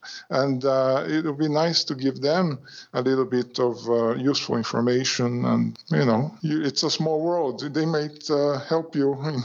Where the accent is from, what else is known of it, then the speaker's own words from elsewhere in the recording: Brazil; born there; English is a second language; I was born in Brazil. I have lived in quite a few countries